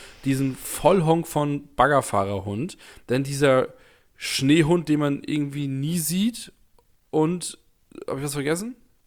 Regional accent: Northern Germany, Germany; ich bin ja auch Norddeutscher

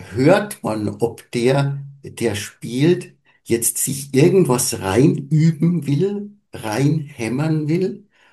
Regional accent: Coburg, Bavaria, Germany; accent: rural dialect; kann ich ja meinem ländlichen Dialekt nie ganz ablegen, ne? Die Patienten fragen dann mal, gell, du bist auch ein Coburger, ne?

